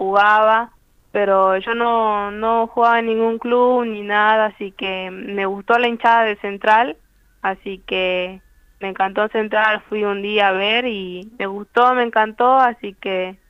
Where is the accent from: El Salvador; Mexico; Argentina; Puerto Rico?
Argentina; Villa Esperanza; Soy de Villa Esperanza.